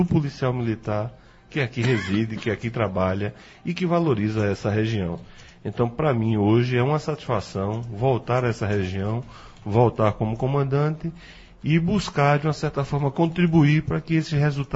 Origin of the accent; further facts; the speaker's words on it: Recife, Pernambuco, Brazil; sou natural do Recife